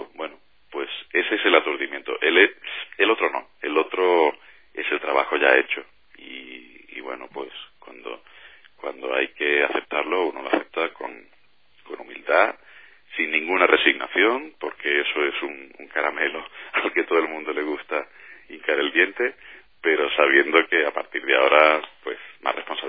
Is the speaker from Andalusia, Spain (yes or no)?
yes; Málaga, Andalusia, Spain; Pero como malagueño yo quiero estar ahí en mi casa.